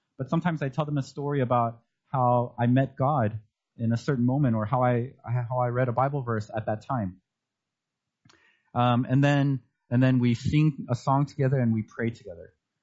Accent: United States; Because I grew up in America and I didn't know Korean that well.

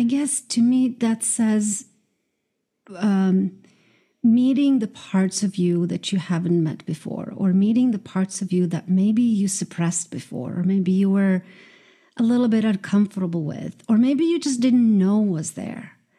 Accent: Croatia; now in United States; just because I came from Croatia to New York

